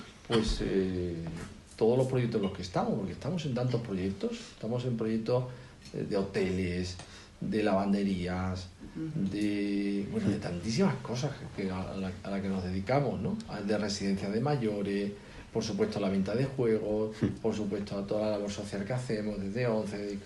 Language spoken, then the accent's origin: Spanish; Spain; El país, yo en mi pueblo me acuerdo, años 60, que las calles eran de tierra.